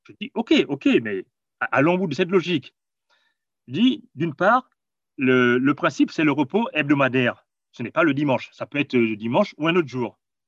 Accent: Gabon; Je viens du Gabon, un pays où 80% de la population vit en ville.

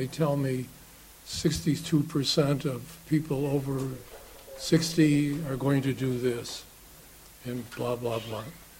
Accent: Chicago, Illinois, United States; I only know about American politics from growing up in Chicago and then living in a succession of cities that were run by Democratic machines.

